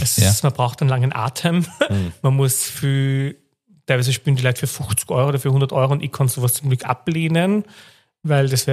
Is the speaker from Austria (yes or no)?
yes; Upper Austria, Austria; accent: Upper Austrian dialect; also born or lived in Salzburg / Graz; Aber du bist der Erste, der wirklich sagt, ich habe einen full an oberösterreichischen Dialekt.